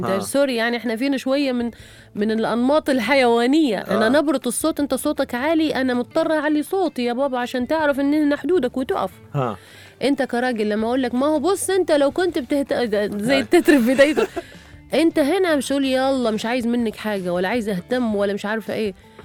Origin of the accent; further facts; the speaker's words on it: Libya; على الماير احنا نقول في ليبيا